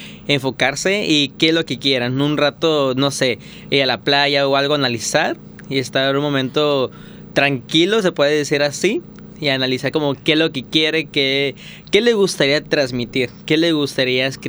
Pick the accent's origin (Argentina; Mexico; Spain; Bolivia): Mexico; Mascota, Jalisco; also born or lived in Ameca; now in Bahía de Banderas, Mexico; actualmente tengo 26 años, no soy originario de aquí, sino soy de Ameca, Jalisco, pero toda mi vida viví mascota y tengo aproximadamente unos 10 años viviendo en Bahía de Banderas